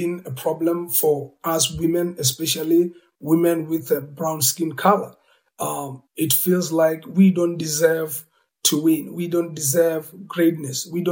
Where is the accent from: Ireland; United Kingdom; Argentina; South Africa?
South Africa; It's so sad that, you know, as a South African coming from apartheid era, now I'm still feeling the same thing.